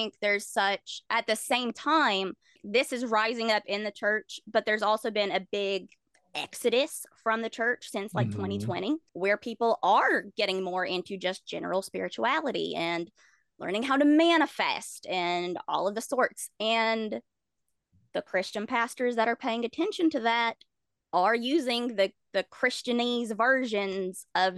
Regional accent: Bible Belt, United States; Oh yeah, I grew up in the Bible Belt.

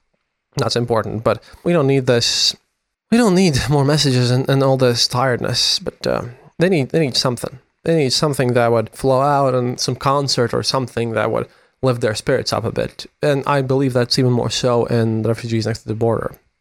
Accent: Latvia; English is a second language; after I told them that I'm a journalist from Latvia, I was given a free beer next to my coffee.

